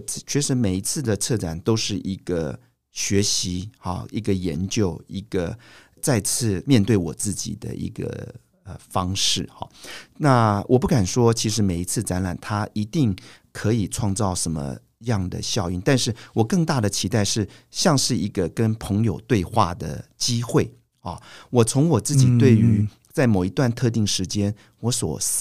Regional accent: Taiwan; 我从那个时候出国到好多国家，好多的人看到我是台湾人

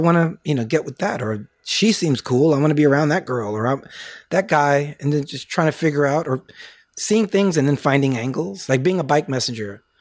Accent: Bronx, New York, United States; I didn't know if film or photography was a career growing up in the Bronx.

